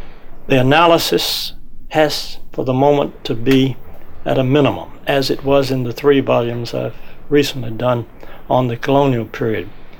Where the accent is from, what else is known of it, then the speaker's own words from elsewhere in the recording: Virginia, United States; I grew up in the Tidewater, Virginia historic area